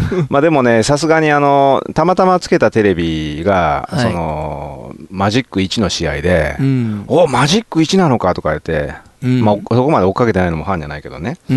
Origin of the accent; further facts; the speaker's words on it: Hiroshima, Japan; 広島出身なんで